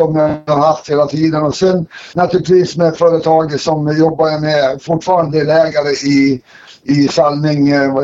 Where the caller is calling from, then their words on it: Stockholm, Stockholm County, Sweden; Nej, jag är hemma i Stockholm.